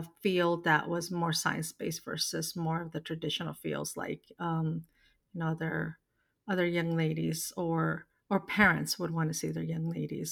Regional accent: Nogales, Arizona, United States; So I am the oldest of six, and I was born and raised in Nogales, Arizona, a border town. And I grew up in Nogales at a time when the border was less, I don't want to say structured, but it was more, much more of a feeling of one community.

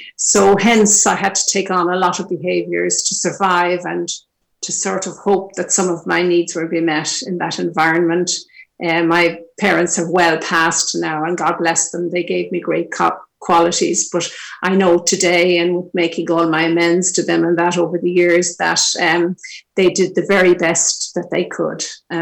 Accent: Dublin, Leinster, Ireland; now in Kilkenny, Ireland; I'm the second eldest of five children, and I was born and reared in Dublin, living here in Kilkenny for the past 12 years in rural Ireland, a complete contrast.

